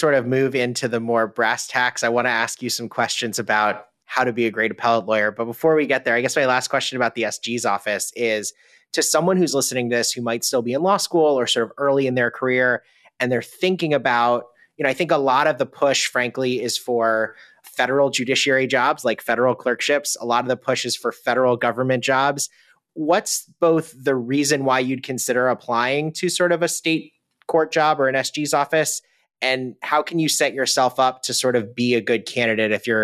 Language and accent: English; Virginia, United States; I mean, I grew up in Virginia. I know it has a rich tradition as a purple state.